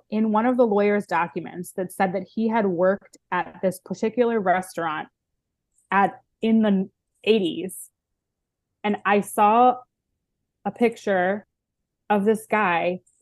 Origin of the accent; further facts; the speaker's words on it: Baltimore, Maryland, United States; And I grew up Jewish in Baltimore, Maryland.